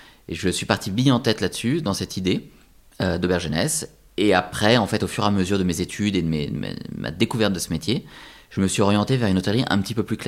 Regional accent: France; Et en fait, c'est chez nous, en France, c'est un truc qui se fait pas trop

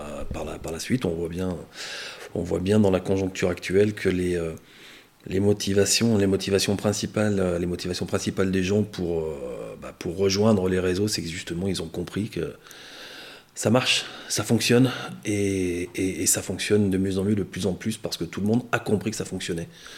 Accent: Feurs, Auvergne-Rhône-Alpes, France; born there; je pense que je vais mourir à Feur, puisque je suis né à Feur et que j'ai fait mon activité à Feur.

